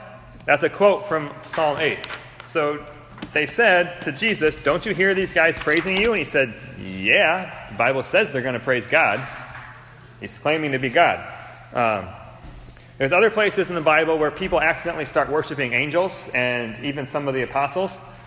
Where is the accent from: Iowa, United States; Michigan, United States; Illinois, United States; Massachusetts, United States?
Iowa, United States; We're not maybe the smartest people out here, and we're from Benton County, so you Tama County people can look down at us.